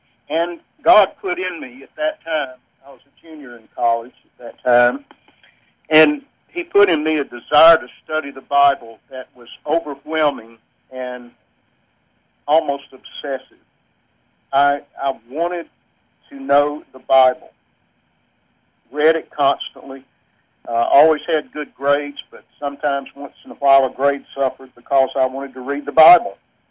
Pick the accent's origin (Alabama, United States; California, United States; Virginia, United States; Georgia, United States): Alabama, United States; Gadsden; And I was raised in Gadsden, Alabama, and attended First Baptist Church, which was a large kind of downtown church in Gadsden at that time